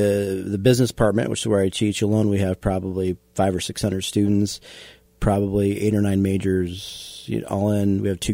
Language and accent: English; Iowa, United States; also born or lived in Quincy; I was born in Quincy, but more or less raised in Iowa, very much a Midwest guy.